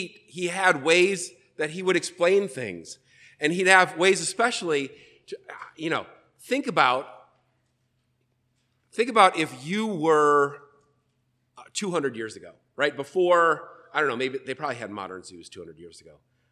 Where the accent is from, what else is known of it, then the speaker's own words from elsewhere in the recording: Detroit, Michigan, United States; I grew up around Detroit, and so I don't take it for granted that everyone has planted in dirt.